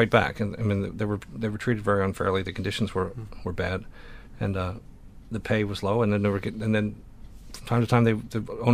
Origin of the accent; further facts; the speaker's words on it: Philadelphia, Pennsylvania, United States; I grew up in Philadelphia, which is not too far from that area.